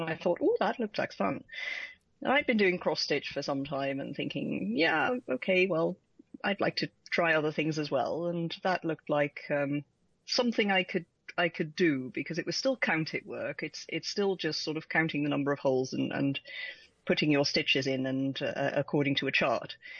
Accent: Netherlands; now in England; I am. Yes.

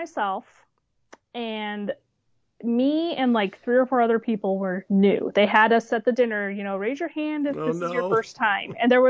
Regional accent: Hamden, Connecticut, United States; And I said, I'm from Hamden.

